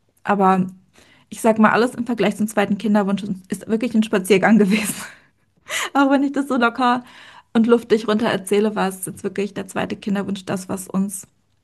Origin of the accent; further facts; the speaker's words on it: Germany; ich komme aus der Nähe von Heidelberg, also Bergstraße, falls das dem einen oder anderen was sagt.